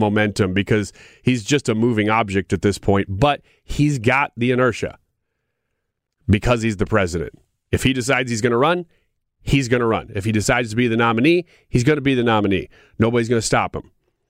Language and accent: English; Illinois, United States; I'm from Illinois. He's from Missouri.